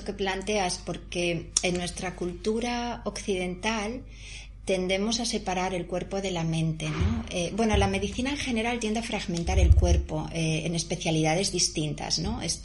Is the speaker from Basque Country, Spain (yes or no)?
no; Avilés, Asturias, Spain; aquí en Avilés, en mi generación, yo crecí en Avilés, en el Avilés industrial, donde estaban Sidesa, la gran siderurgia, empresa siderúrgica que tanto contaminó. Yo crecí en un Avilés muy oscuro, muy contaminado.